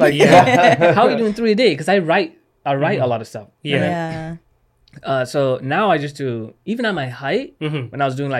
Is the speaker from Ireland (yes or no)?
no; Qatar; No, because I grew up overseas. I grew up in Qatar.